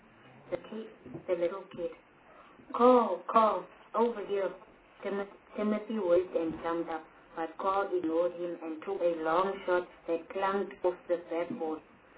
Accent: Blue Downs, Western Cape, South Africa; I'm from Blue Downs in Grand Park.

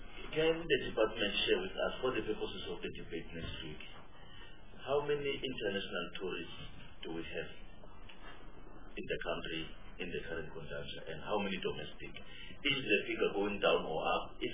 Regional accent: Tembeletu, Mpumalanga, South Africa; I come from Mpumalanga, a small village called Tembeletu.

